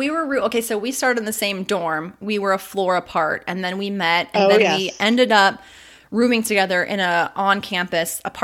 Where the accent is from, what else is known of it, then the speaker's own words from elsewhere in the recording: Indiana, United States; oh, everybody's from Kentucky. We're from Indiana.